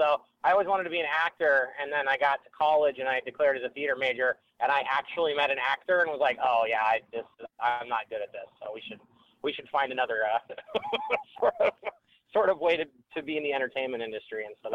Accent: Aspen, Colorado, United States; I grew up in Colorado, but I grew up near Aspen

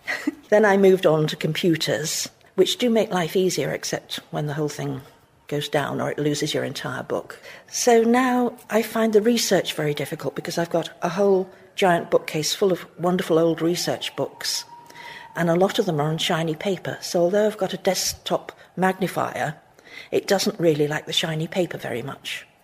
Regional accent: St Helens, North West England, United Kingdom; I'm a quarter Welsh, but I was born and brought up in Lancashire in St Helens.

